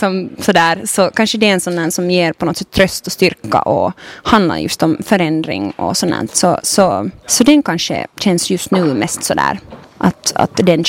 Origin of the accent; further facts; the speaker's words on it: Finland; also born or lived in Berlin; Jag är finlandssvensk, 25-årig artist, låtskrivare, producent, musikerperson. Jag har bott i Berlin 6 år. Nu har jag liksom flyttat hit tillbaka till Norden, så att säga.